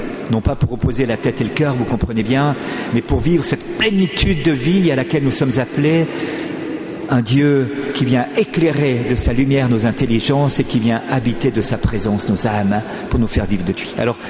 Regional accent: Switzerland; Je viens de Suisse, j'étais à l'époque en études de droit

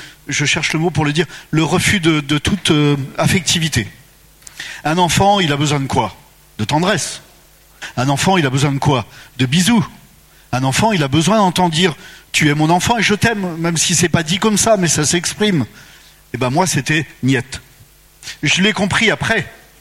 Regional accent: Pays de la Loire, France; born there; je suis né en 1950, en France, dans la région de Nantes.

